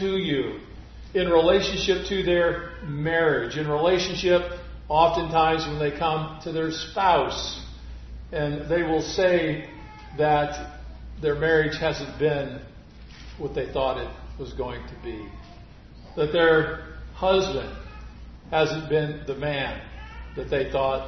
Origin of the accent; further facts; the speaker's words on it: Buffalo, New York, United States; And number two, I was from Buffalo.